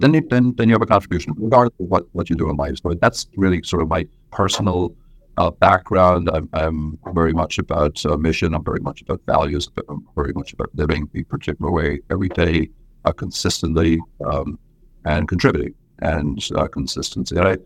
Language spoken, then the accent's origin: English; Brooklyn, New York, United States; accent: a little bit of a brogue, a little bit of Brooklyn; also born or lived in Ireland; I was born in Ireland, but I grew up in Brooklyn. If it sounds a little bit, if my accent is a little bit of a brogue, a little bit of Brooklyn, but I was born on a farm, a dairy farm